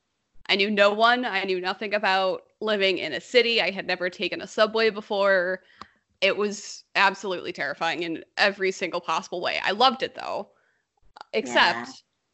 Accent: Niagara Falls, New York, United States; also born or lived in Boston; So I grew up in Niagara Falls. I went to undergrad in a small state school called SUNY Geneseo

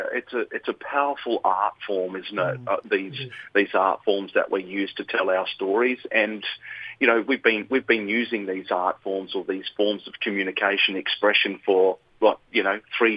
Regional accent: Western Australia, Australia; I'm from Western Australia. You know, I'm a Noongar man, I'm based in Gimoi, my children are Yidingi and from Murray Island

